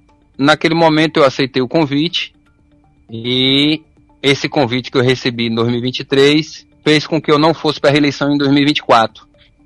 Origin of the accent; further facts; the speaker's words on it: Feira de Santana, Bahia, Brazil; moved away as an adult; Eu nasci e fui criado em Feira de Santana. Eu saí daí quando eu tinha 27 anos, em 2013, onde tinha acabado de me formar em medicina. E fui trabalhar na cidade natal de minha esposa, que é Ponto Novo.